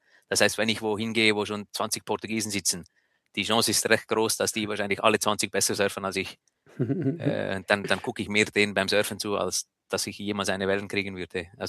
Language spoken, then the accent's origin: German; Switzerland; wenn ich sage, ich fahre Ski als Schweizer